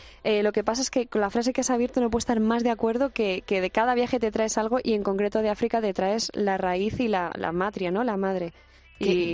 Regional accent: Spain; la gente que venimos de España y la gente que vive allí en este campamento

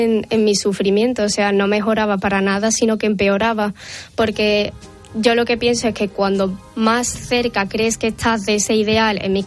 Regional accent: Arcos de la Frontera, Andalusia, Spain; De por qué no encajo en mi pueblo, que es Argos de la Frontera.

